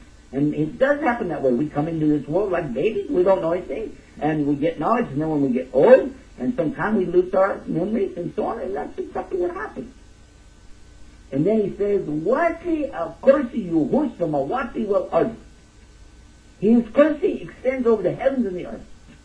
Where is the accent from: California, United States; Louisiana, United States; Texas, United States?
Texas, United States; I'm from Texas and I have enough trouble with English